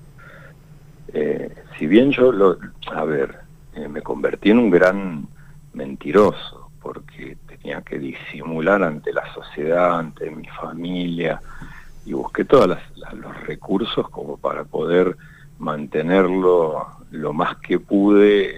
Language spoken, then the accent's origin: Spanish; Neuquén, Argentina; Sí, yo soy de acá de Neuquén, tengo 50 años.